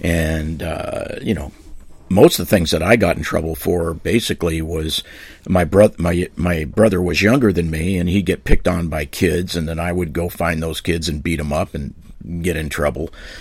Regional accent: San Francisco, California, United States; and I grew up in San Francisco. And as you know, Italian family and a strict upbringing.

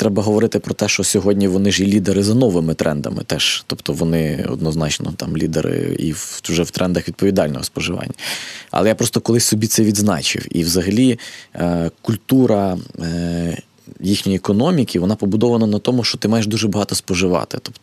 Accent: Lviv, Lviv Oblast, Ukraine; я виріс у Львові на такому там теж масиві, звичайному спальному районі.

